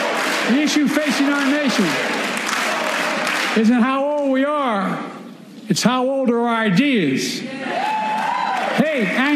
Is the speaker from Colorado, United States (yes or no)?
no; Scranton, Pennsylvania, United States; also born or lived in Claymont, Delaware; I was born amid World War II, when America stood for the freedom of the world. I grew up in Scranton, Pennsylvania, in Claymont, Delaware, among working-class people who built this country.